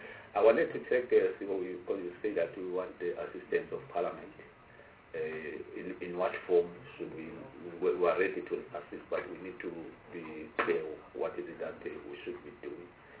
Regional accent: Eastern Cape, South Africa; given that I'm also coming from the Eastern Cape

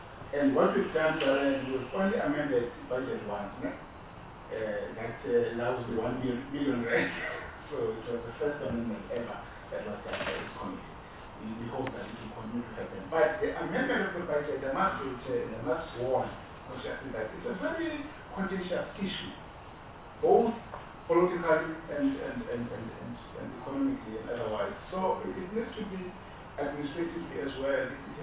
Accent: Rwanda; And I'm from Rwanda, by the way, same as you.

